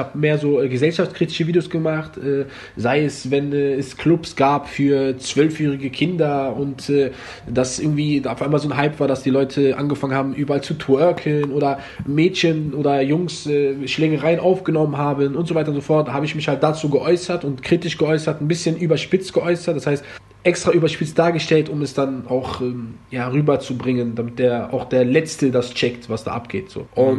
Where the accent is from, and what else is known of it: Germany; born or raised there